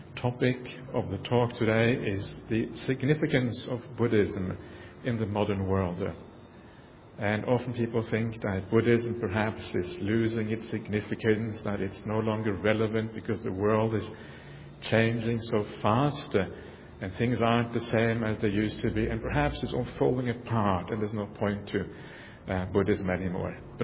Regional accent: Norway; born there; English is a second language; where I was born in Norway

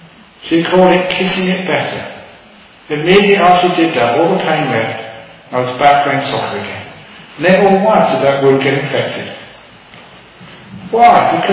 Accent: London, United Kingdom; I always remember, because I grew up in London, poor family, spent a lot of my time playing soccer in the streets.

